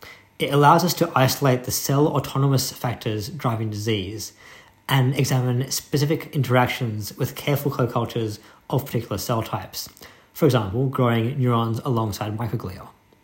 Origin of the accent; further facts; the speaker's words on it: Australia; now in United Kingdom; As an Australian studying in the UK, friends at home often quip how excellent it must be to be situated near Europe